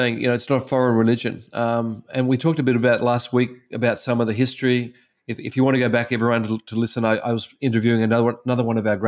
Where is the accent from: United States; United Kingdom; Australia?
Australia; for me as an Australian growing up